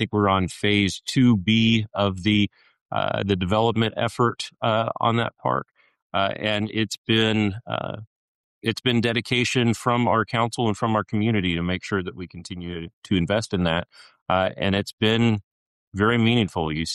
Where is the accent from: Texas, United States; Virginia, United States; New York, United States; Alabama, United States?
Texas, United States; Plano; now in Pflugerville, United States; I am actually not from Pflugerville originally. I am a native Texan, though, originally from Plano, just north of Dallas. Made the move down here.